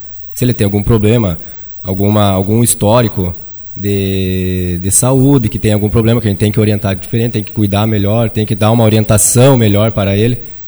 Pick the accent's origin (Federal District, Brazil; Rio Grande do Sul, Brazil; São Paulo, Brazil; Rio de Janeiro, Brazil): Rio Grande do Sul, Brazil; Panambi; also born or lived in Santa Maria; now in Iraí, Brazil; Não, eu sou natural de Panambi, né? Comecei meus estudos lá, decorrer fui morar em Santa Maria e depois voltei para Panambi e depois vim morar aqui em Iraí.